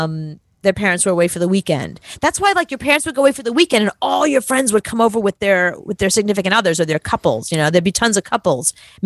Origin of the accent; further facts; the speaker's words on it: New York, United States; Remember, I grew up in New York, so nobody really had cars.